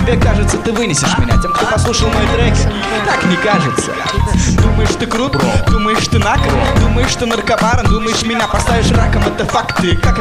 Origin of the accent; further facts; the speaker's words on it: Dimitrovgrad, Ulyanovsk Oblast, Russia; Я из Димитровграда.